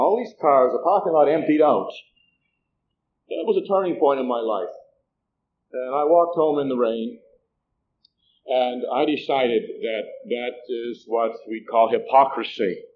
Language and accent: English; Saint John, New Brunswick, Canada; I'm from St. John, New Brunswick, which is a province of Canada, not a city in New Jersey. That's a city of about 100,000 population. And I was the oldest of seven children.